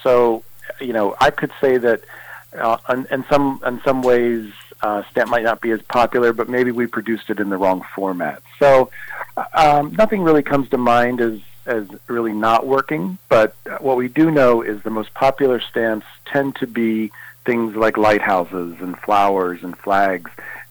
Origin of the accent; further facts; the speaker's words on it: Pennsylvania, United States; Well, I grew up in Chester County, Pennsylvania, so I grew up in very much the rolling hills of Chester County, and it's just a beautiful place. It was a beautiful place to grow up.